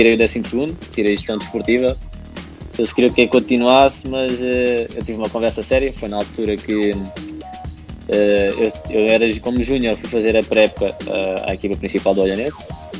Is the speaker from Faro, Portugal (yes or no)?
no; Olhão, Algarve, Portugal; Como eu cresci no bairro, em Olhão